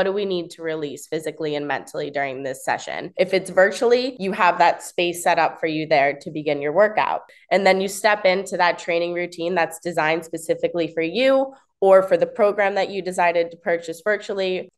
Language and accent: English; New Jersey, United States; now in Florida, United States; I'm from New Jersey, but I've lived in Florida, South Florida now on and off for about 7 years.